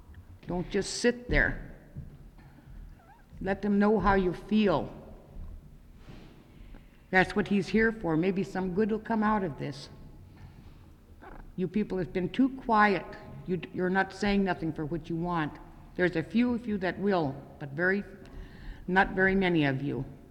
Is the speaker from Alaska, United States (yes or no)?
yes; Nenana, Alaska, United States; I'm a member of Togatilli Corporation and Doyon. I was born and raised here in Nenana